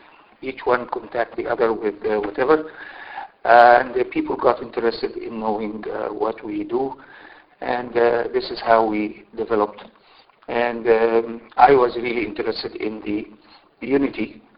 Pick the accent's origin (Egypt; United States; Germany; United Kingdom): Egypt; I am from Egypt, and I from the Orthodox Coptic Orthodox Church.